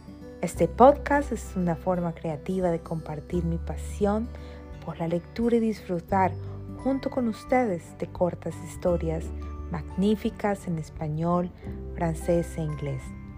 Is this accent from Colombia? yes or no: yes; Colombia; now in Canada; Soy una colombiana que ha vivido un poco más de la mitad de su vida en Canadá.